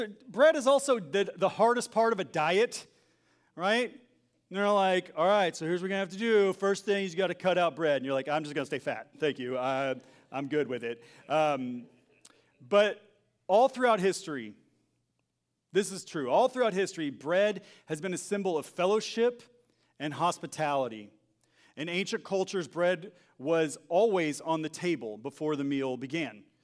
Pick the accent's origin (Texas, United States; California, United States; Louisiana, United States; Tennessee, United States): Texas, United States; I grew up in Texas, and so like around Southern food cooking.